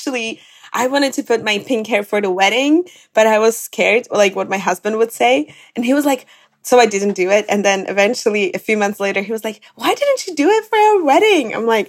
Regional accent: Slovakia; English is a second language; I'm from Slovakia. I'm technically an only child, but practically I started to have a brother when I was 30.

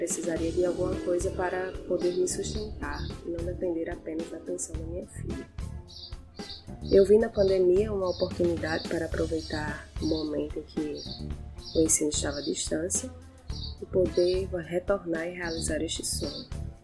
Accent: Natal, Rio Grande do Norte, Brazil; tenho 30 anos, nasci e permaneço em Natal. Me considero branca

